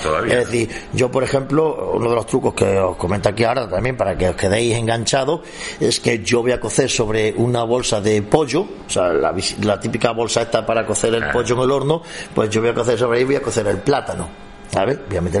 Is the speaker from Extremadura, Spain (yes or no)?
yes; Extremadura, Spain; yo he querido dar valor no solo a mi tierra, a Extremadura, sino también a España